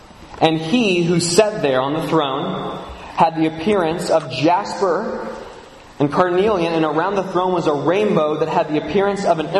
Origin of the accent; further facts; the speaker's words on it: Nashville, Tennessee, United States; I'm from Nashville, Tennessee.